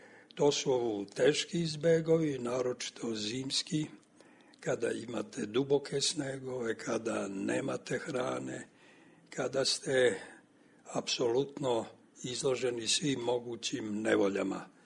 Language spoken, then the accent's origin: Serbian; Bosanska Krajina, Bosnia & Herzegovina; born there; ja sam rođen u Bosanskoj Krajini, u jednom selu između Sanskog mosta i Bosanske Krupe, daleke 1938. godine. Dakle, to se zove Podgrmeč i to je onaj kraj koji je predmet književnog rada Branka Ćopića, koji je naš zemljak